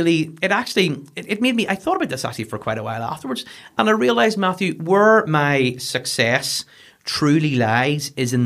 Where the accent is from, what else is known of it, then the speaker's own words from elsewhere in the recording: Dundonald, Northern Ireland, United Kingdom; Home was Dundonald. I grew up in Dundonald. Very good. Now, family wise, my family are originally from Monaghan.